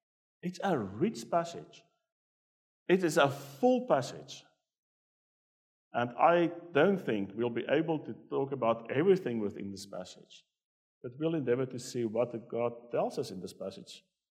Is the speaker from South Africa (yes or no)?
yes; South Africa; When I was growing up, the town and the society that I grew up in South Africa